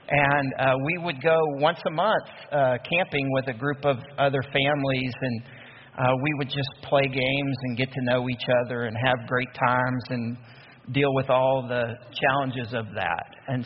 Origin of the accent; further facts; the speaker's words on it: Fort Worth, Texas, United States; Howdy, y'all. I'm from Fort Worth, Texas. And grew up there. I'm the middle of three boys.